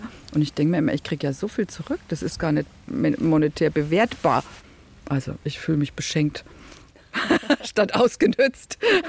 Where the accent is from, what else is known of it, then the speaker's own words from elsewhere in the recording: Bavaria, Germany; Also ich komme aus Franken, na, da lege ich mehr Wert drauf. Ich bin kein Bayer, ich bin ein Franke. Also es ist schon 650 Kilometer weg von hier und weit, weit weg vom Meer.